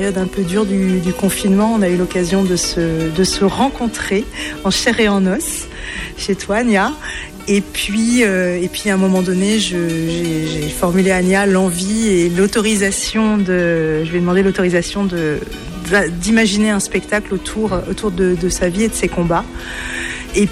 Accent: France; moi je suis française, hein, je suis née en France, de nationalité française, mais effectivement d'un père français et d'une maman vietnamienne qui est née au Vietnam.

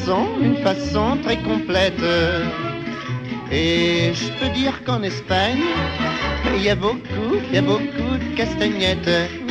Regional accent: France; je suis français, moi, je suis français.

